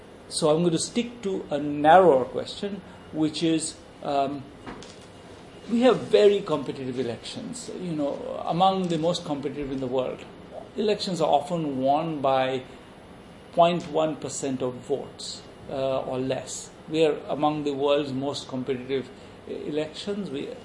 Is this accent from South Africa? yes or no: no; West Bengal, India; Also, in the state where I grew up in West Bengal